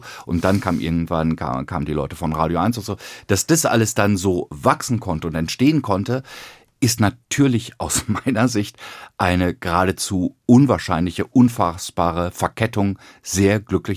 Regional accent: Hüde, Lower Saxony, Germany; Ich bin ja im Moor groß geworden, im ganz, ganz flachen Land.

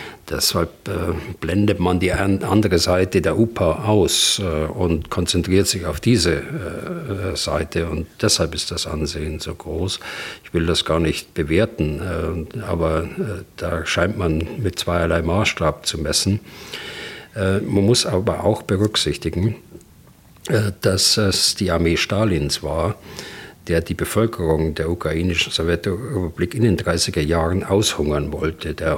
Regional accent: West Germany, Germany; born or raised there

